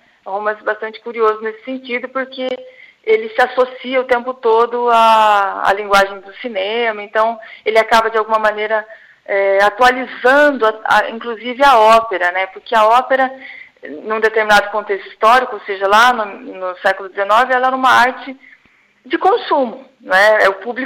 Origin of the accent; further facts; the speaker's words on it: Brazil; Porque nós, como brasileiros, a gente sempre, de alguma maneira, se identifica com esse tema.